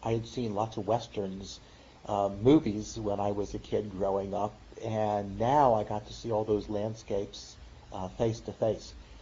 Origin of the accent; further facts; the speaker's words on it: Maryland, United States; even though I was from the Maryland suburbs, I was pretty much a city slicker.